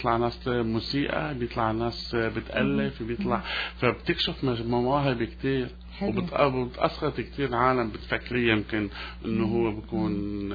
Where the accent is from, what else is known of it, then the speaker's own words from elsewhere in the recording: Syria; moved away; أنا تغربت من سوريا من 1982 أو 80